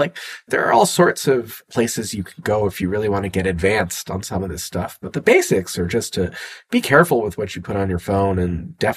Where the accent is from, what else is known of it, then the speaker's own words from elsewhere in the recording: United States; I focus on the US because it's, you know, my home country. It's where I grew up.